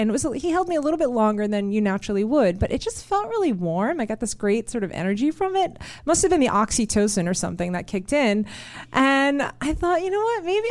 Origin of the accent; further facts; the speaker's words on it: New York, United States; I grew up in New York and I had actually just had gotten back from Europe